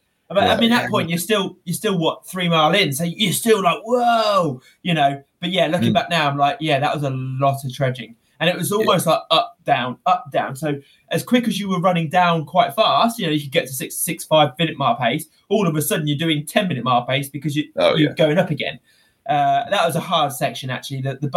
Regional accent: United Kingdom; because we're British and used to very heavy carries

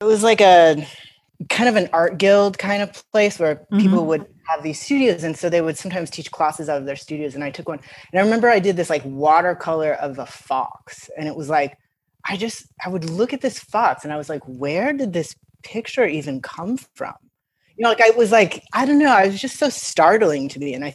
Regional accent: Connecticut, United States; I grew up in Connecticut in a suburb outside of Hartford.

